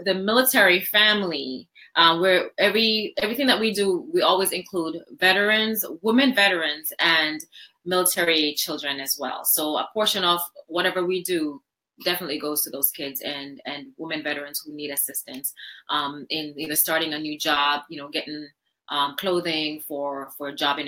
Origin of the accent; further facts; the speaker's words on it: Jamaica; I'm originally from Jamaica, by the way.